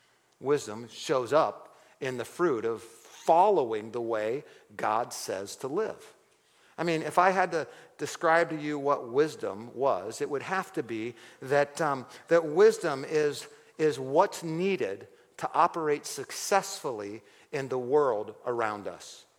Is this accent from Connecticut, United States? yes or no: no; Ohio, United States; Anyway, so in our city, where I grew up in Ohio, Japanese beetles are a huge problem.